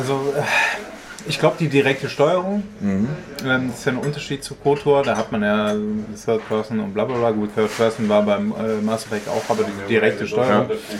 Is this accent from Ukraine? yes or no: yes; Ukraine; ich meine, als Ukrainer